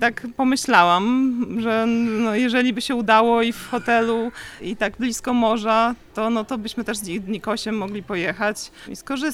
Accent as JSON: {"language": "Polish", "town": "Wrocław", "region": "Lower Silesian Voivodeship", "country": "Poland", "tie": "born or raised there", "said": "Oboje z mężem urodziliśmy się we Wrocławiu, także jesteśmy rodowitymi wrocławianami."}